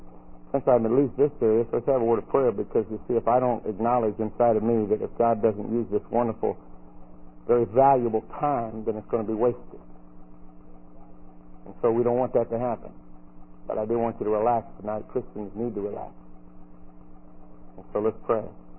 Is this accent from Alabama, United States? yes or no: yes; Alabama, United States; See, I'm from Alabama. I can afford to take a cheap shot.